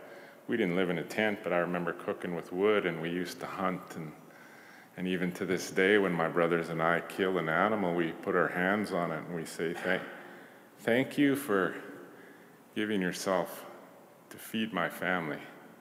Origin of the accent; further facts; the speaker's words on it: Charlotte, North Carolina, United States; I was going to say I come from this certain place, but actually I come from Charlotte.